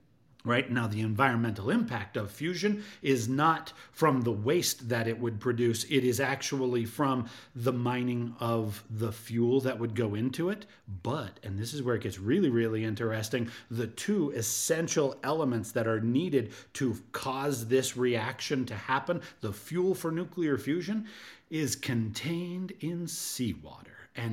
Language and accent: English; Utah, United States; I grew up in Utah as a child